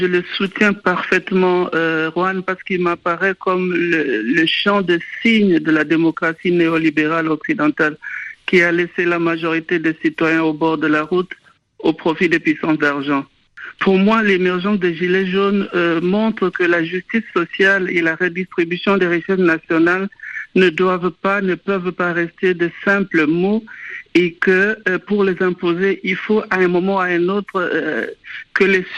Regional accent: DR Congo; now in Germany; particulièrement en République démocratique du Congo, mon pays d'origine.

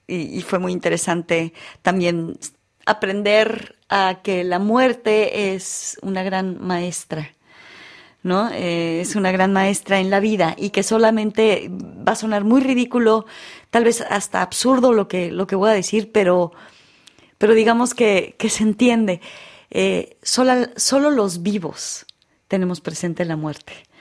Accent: Mexico; born there; first language French; Entonces, donde nací, claro, es el español. Entonces, yo soy una persona completamente bilingüe, porque sí, la primera lengua que escuché de chiquitita, de bebé, es francés, porque pues estaba en los brazos de mi madre, pero estaba en México, ¿no?

